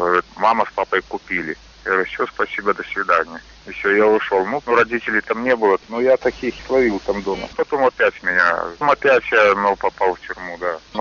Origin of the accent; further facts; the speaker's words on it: Soligorsk, Minsk Region, Belarus; Ну, я родился сам в Солигорске, да, и вырос, и жил там вместе с родителями, все.